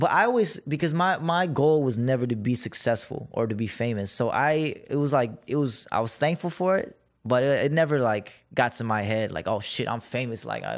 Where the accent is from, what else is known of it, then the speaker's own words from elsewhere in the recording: United States; I mean, because I grew up in the States, so I couldn't speak the language very well.